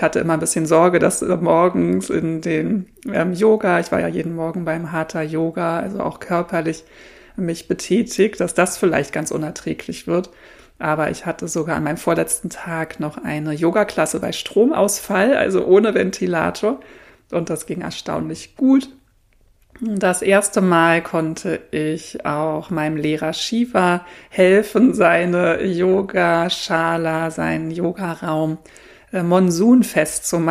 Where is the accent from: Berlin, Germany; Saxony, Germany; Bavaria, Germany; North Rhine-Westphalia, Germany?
Berlin, Germany; Ich sitze hier mit Wollsocken und warm eingekuschelt im Wohnzimmer meiner Mama in Berlin, meiner Heimat, wo ich geboren und aufgewachsen bin.